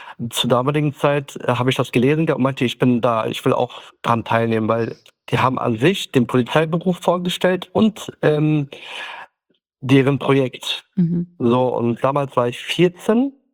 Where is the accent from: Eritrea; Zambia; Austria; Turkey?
Turkey; Kars, Kars Province; German is a second language; now in Germany; wir sind ja Kurden aus der Türkei. Mhm. Wir kommen ja aus der Grenze Armenien, aus Kars 36.